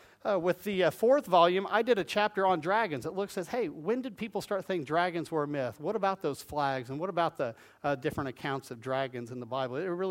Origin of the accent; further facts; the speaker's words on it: Illinois, United States; I grew up in Western Illinois in the middle of nowhere, out in the middle of nowhere.